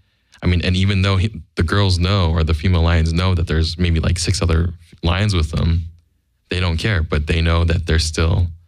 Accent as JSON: {"language": "English", "country": "Philippines", "said": "Like if you think about like in like Latino culture or like I'm Filipino, like in that culture or like Asian culture"}